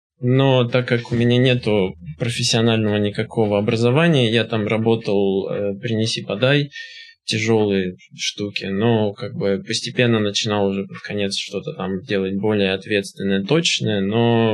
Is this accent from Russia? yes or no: yes; Moscow, Russia; born there; Ну, я родился в Москве